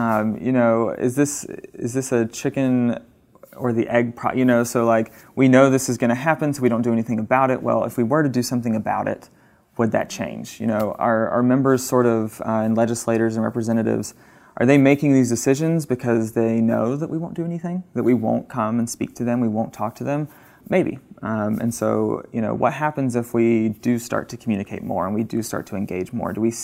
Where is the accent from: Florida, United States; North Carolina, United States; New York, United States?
North Carolina, United States; High Point; I've lived in North Carolina my whole life. I think it's 28 years strong, in North Carolina. So I grew up in the High Point area.